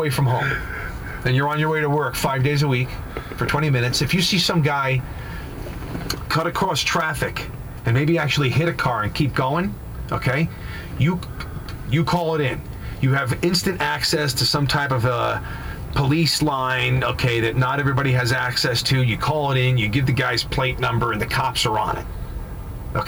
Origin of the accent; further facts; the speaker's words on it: New York, United States; I drive great. I'm from New York.